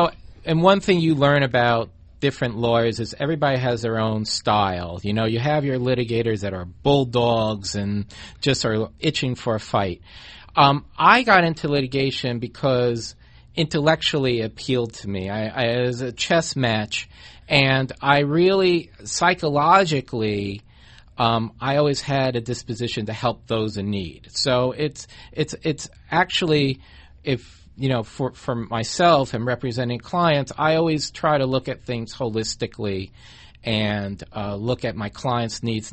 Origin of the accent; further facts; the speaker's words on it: New York, United States; Well, I grew up in New York. I grew up in a suburb of New York and went to college and law school at Columbia University in New York.